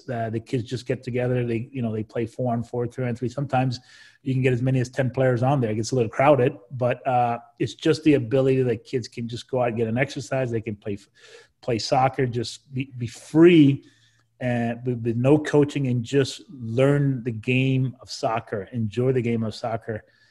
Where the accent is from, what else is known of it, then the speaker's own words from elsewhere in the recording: Costa Rica; Like growing up in Costa Rica, every opportunity as a kid you get, you just go find any patch of grass or cement